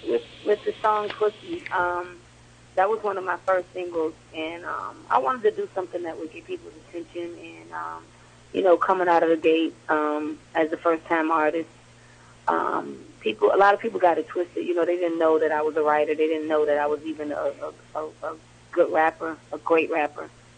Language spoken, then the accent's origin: English; Miami, Florida, United States; Just growing up in Miami, Liberty City is a tough neighborhood where a lot of Latinos migrated